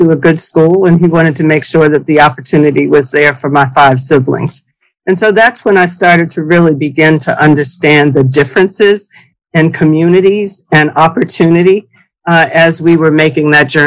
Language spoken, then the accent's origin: English; Washington, District of Columbia, United States; Okay, so I'm born and raised in Washington, D.C. I attended public schools, graduate of the D.C. public schools